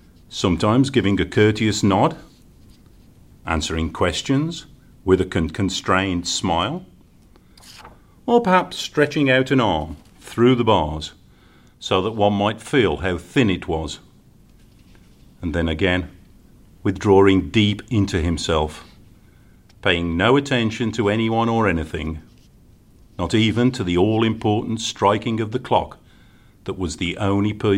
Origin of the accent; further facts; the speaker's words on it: West Midlands, United Kingdom; accent: Black Country; black country accent.